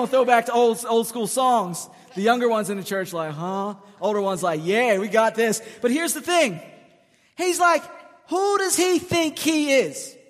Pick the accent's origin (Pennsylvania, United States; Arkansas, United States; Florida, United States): Pennsylvania, United States; Philadelphia; I grew up in Philadelphia, so verbal jousting was one of my tools that I use